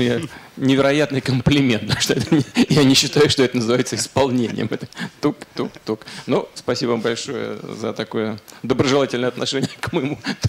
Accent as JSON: {"language": "Russian", "region": "Saint Petersburg", "country": "Russia", "said": "Вот я об этом хорошо знаю, я сам из Ленинграда, из Петербурга."}